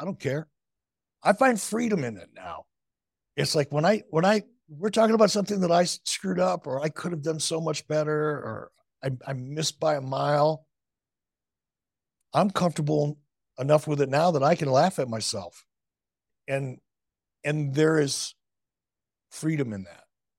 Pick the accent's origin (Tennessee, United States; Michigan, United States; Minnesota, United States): Michigan, United States; Detroit; I learned it as a kid growing up in Detroit.